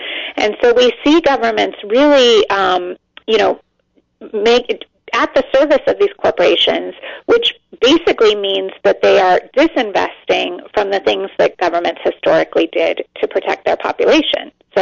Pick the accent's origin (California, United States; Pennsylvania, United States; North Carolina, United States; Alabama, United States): California, United States; moved away as an adult; now in New York, United States; I live in New York. I'm from California, but I've lived here for all of my adulthood since I came to go to college.